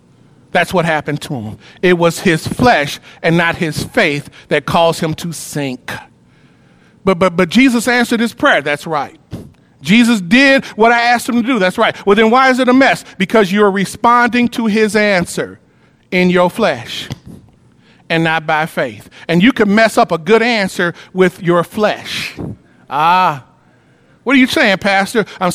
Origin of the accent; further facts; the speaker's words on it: Wellston, Missouri, United States; I'm so glad I was raised in Wellston. Harlem in New York terms.